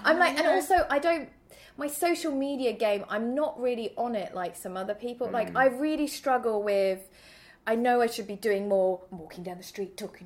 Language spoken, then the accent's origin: English; London, United Kingdom; also born or lived in Germany / Paris, France; now in Sweden; Yeah, but then I lived in Germany for a while when I was a kid, went to convent school in South Germany, and then I moved back to London, went to art college in London, and then Paris in my 20s, and now Sweden in my 30s.